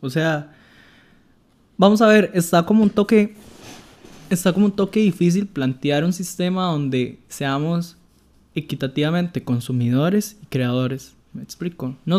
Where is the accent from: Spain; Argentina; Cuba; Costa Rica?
Costa Rica; como ticos también tenemos la tendencia a optar las tendencias de Estados Unidos principalmente o de afuera.